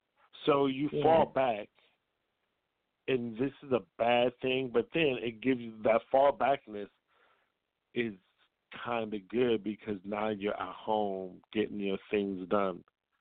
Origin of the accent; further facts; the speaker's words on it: California, United States; okay, so I'm from the Bay Area